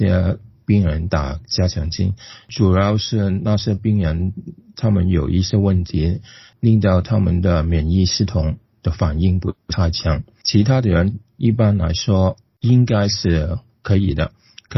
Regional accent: Australia; 疫苗跟对于我们澳大利亚人来说不是很陌生的

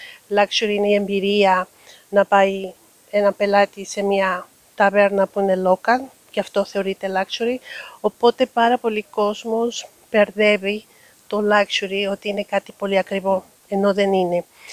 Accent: Peru; Greek is a second language; moved away as an adult; now in Greece; βασικά είμαι από το Περού και ήμουν αεροσύνοδος και γνώρισα τον σύζυγο πιλότο στην Ολυμπιακή και έτσι καταλήξα στην Ελλάδα.

